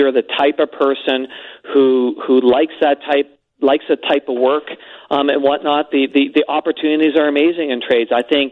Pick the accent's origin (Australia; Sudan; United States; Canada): Canada; I'm a Canadian.